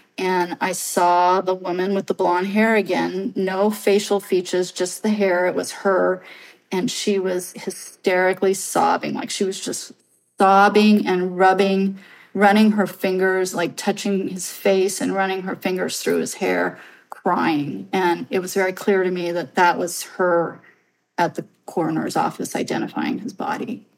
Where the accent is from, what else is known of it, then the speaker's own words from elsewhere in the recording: Redwood City, California, United States; born there; And the reason is because I was born in Redwood City.